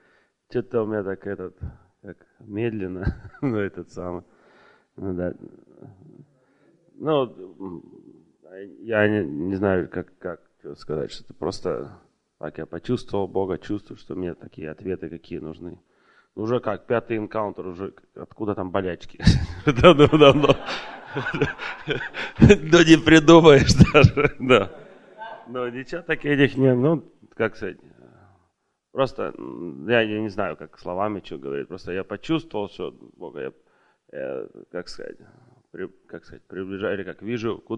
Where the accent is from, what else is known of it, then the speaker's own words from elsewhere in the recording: Vancouver, British Columbia, Canada; из Ванкувера.